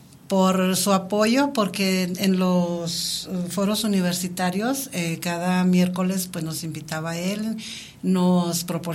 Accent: Durango, Mexico; Es muy bonito cuando te preguntan de dónde eres, de Durango, y dónde queda eso. Pues allá al norte del país de México.

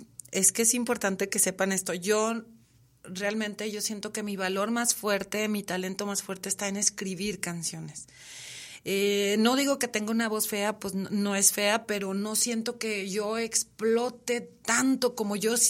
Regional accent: Durango, Mexico; yo invitaba al embajador de Finlandia aquí a Durango a que conociera mi tierra

